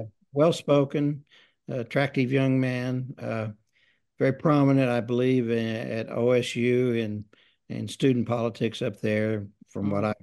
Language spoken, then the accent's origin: English; United States; I'm from Cleveland County.